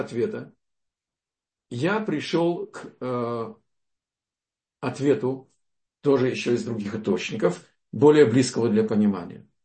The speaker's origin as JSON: {"language": "Russian", "town": "Vilnius", "region": "Vilnius County", "country": "Lithuania", "tie": "born or raised there", "said": "Я из Литвы, из Вильнюса, родился в Вильнюсе, да?"}